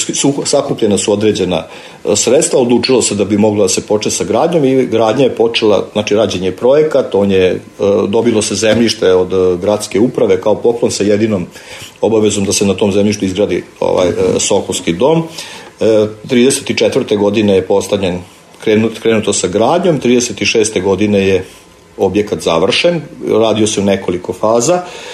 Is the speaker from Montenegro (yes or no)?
no; Serbia; Kod nas u Srbiji smo imali dosta problema vezano za taj sam pokret